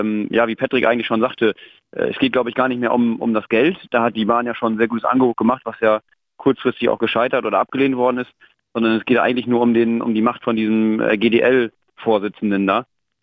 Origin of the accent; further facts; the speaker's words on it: Lower Saxony, Germany; ich komme aus dem Emsland